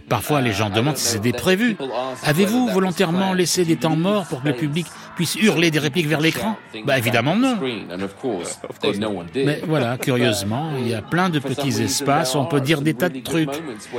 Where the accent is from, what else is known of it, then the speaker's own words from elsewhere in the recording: Hamilton, Waikato, New Zealand; j'avais 15, 16, 17 ans, j'allais tard le soir au cinéma dans les années 50 et au début des années 60, chez moi, à Hamilton, en Nouvelle-Zélande.